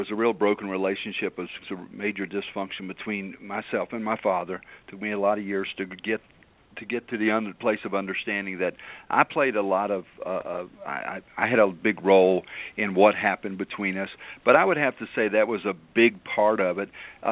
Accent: Winchester, Virginia, United States; born there; Well, I was born in Winchester, Virginia, and everything was pretty normal for, that time of period in the late 50s.

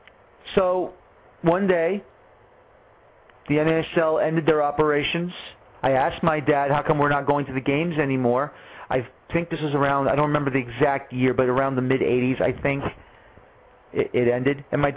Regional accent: New York City, New York, United States; growing up in the Bronx, we went to the Cosmos games.

